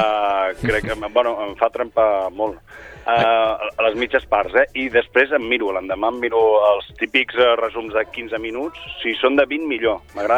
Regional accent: Terrassa, Catalonia, Spain; tinc família a Sabadell i soc de Terrassa.

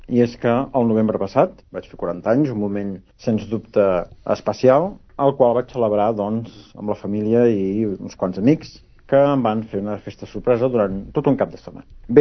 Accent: Sabadell, Catalonia, Spain; now in Edinburgh, United Kingdom; sóc professor universitari. Com el Toni, sóc sabadellenc, però ja fa un grapat d'anys, 12 per ser més exactes, que visc a Escòcia, a Edimburg.

